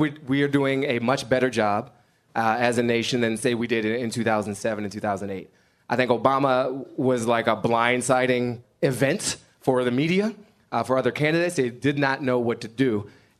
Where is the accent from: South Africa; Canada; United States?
United States; I think I'm a pretty good hugger, but I want to be compensated because I'm an American too.